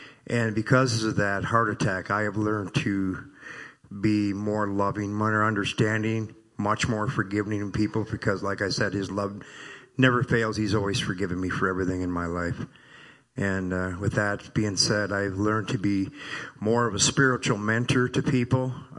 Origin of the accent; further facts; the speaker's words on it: Minnesota, United States; I'm from Oyland, Minnesota.